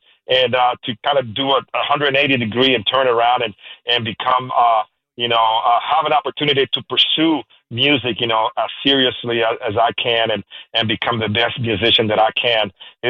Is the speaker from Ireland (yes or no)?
no; Puerto Rico; My background, I grew up in Puerto Rico, and my mom was an educator.